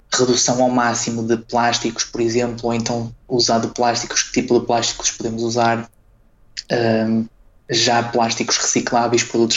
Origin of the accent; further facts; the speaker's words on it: Braga, Portugal; eu posso dizer que sou uma pessoa natural de Braga, portanto sou bracarense